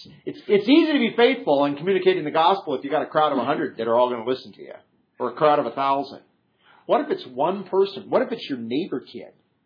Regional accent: Iowa, United States; see, I growing up in Iowa, I didn't relate to this because Iowa's not dusty.

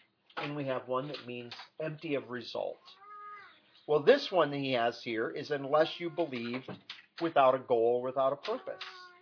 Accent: Midwest, United States; growing up in the Midwest, Catholicism, the way some of those people practiced Catholicism back then

